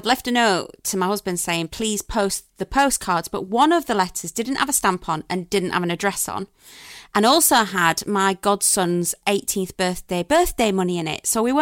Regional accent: Sheffield, Yorkshire and the Humber, United Kingdom; Well, yeah, I'm from Sheffield. We have those kind of aunties.

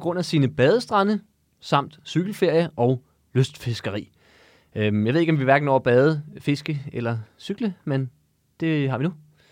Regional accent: Ecuador; Jeg er fra Ecuador.

